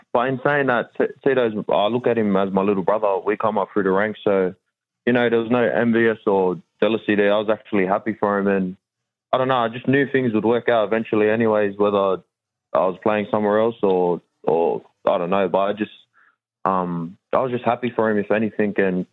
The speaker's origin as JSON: {"language": "English", "town": "Blacktown", "region": "New South Wales", "country": "Australia", "tie": "born or raised there", "said": "Yeah, like, you know what it's like growing up in Blacktown and here in Mountie."}